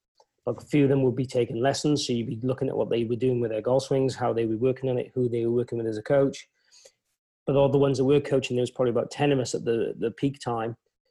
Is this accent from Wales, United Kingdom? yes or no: yes; Wales, United Kingdom; because I'm a Welsh guy